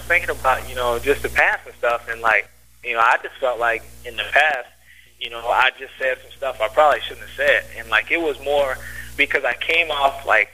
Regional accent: United States; obviously, I want to do some of the Nationals because I'm American.

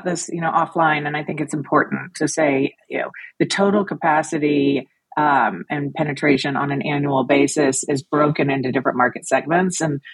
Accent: Texas, United States; moved away as an adult; I was born and raised in Texas, and I know that I'm jealous that you're there right now. Moved to the DC area in 2003

